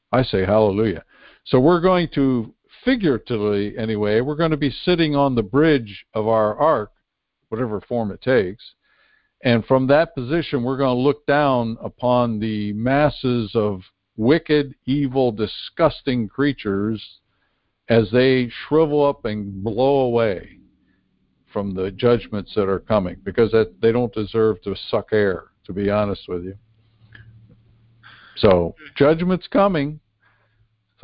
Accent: United States; I grew up in Amish country, got along with the Amish people very well

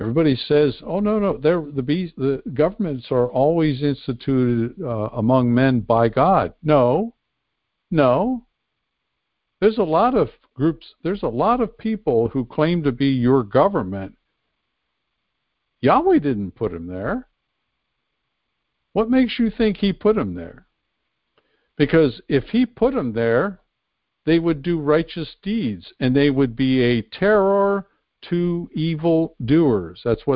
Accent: Pennsylvania, United States; the Trump rally in Western Pennsylvania, which is my home state.

